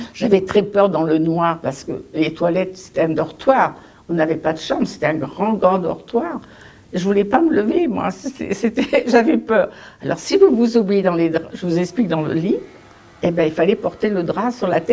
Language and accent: French; France; born there; J'avais des papiers parce que je suis née en France quand même.